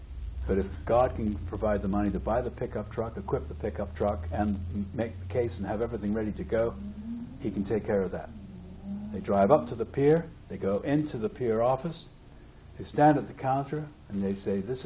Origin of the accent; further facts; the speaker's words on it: United Kingdom; You know that I am British, and I was very distant all my life.